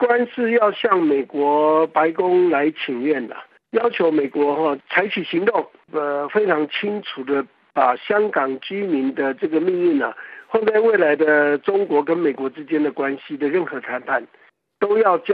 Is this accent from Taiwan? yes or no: yes; Taiwan; 那这种粗暴的手段，我们台湾人是看不下去的